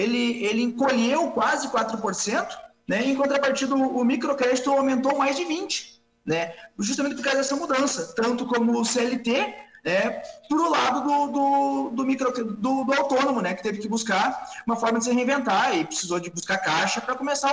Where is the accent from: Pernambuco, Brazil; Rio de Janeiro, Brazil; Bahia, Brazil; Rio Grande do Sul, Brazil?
Rio Grande do Sul, Brazil; now in Paraná, Brazil; Eu vim do Rio Grande do Sul com essa missão de fazer a expansão do Banco da Família aqui no estado do Paraná.